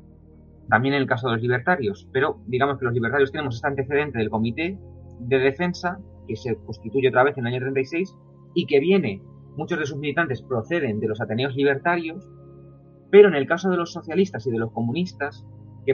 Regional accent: Toledo, Castilla-La Mancha, Spain; yo soy de Toledo, mis intereses también van por esa provincia

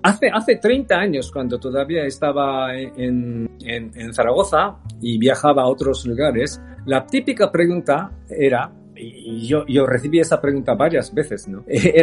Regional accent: Kyoto, Japan; also born or lived in Tokyo; yo crecí en Kioto, nací en Tokio y crecí en Kioto y por supuesto todos mis amigos de colegio están en Kioto

